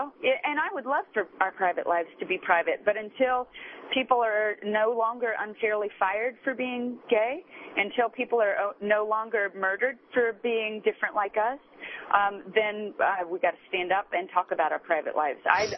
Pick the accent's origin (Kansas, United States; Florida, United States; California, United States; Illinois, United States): Kansas, United States; Wellsville; There are people from my hometown of Wellsville, Kansas